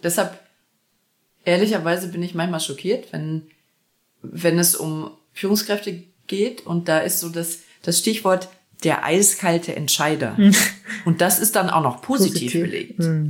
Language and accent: German; Essen, North Rhine-Westphalia, Germany; von Essen, wo ich aufgewachsen bin